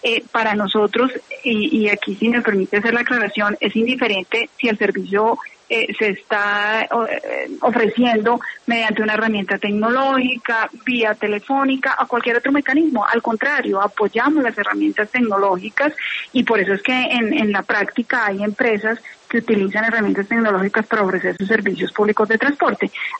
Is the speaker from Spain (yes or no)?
no; Colombia; como cualquier colombiano